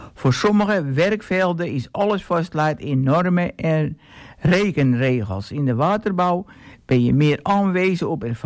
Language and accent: Dutch; Beesd, Gelderland, Netherlands; Ik ben geboren in de Betuwe, in een dorpje Beest. En daar heb ik tot mijn studietijd woont. Beest leidt aan een riviertje door Lingen. De regio is bekend van de bloesem en de fruitbomen.